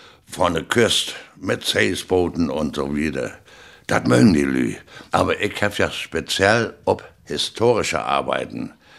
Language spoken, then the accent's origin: German; Stralsund, Mecklenburg-Vorpommern, Germany; also born or lived in Szczecin, Poland; Ut Strosund. Gebürtige Stettine.